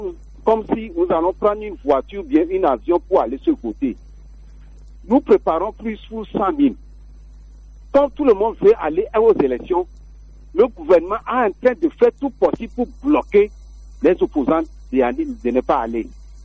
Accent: Togo; nous sommes tous des Togolais.

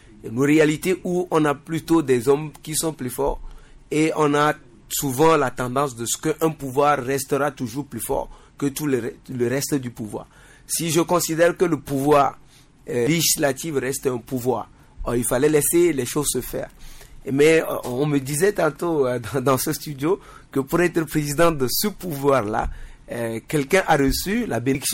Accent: Togo; Nous sommes en Afrique, nous sommes Togolais

